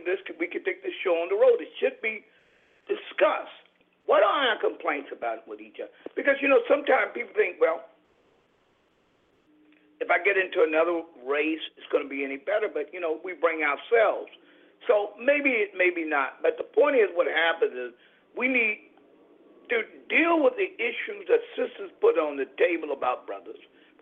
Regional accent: the South, United States; I mean, for example, I'm from the South.

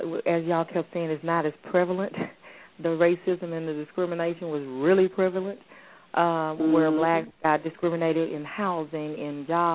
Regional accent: Texas, United States; I am born in the South, raised in the South, and I'm still in the South.

